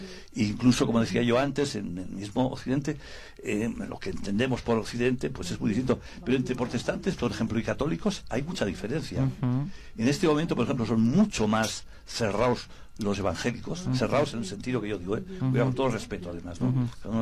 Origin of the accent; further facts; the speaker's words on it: Bilbao, Basque Country, Spain; aunque soy de Bilbao y los de Bilbao...